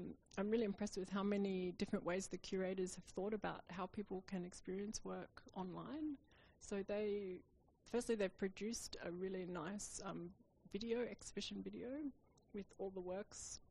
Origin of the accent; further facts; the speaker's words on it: Australia; now in Berlin, Germany; my background as an Australian artist living in Berlin